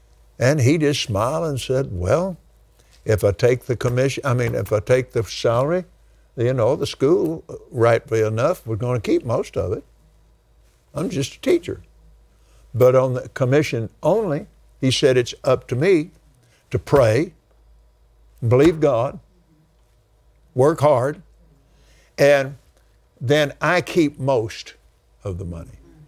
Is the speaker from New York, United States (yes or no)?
no; Lubbock, Texas, United States; born there; And I was born in Lubbock, Texas, December the 6th, 1936.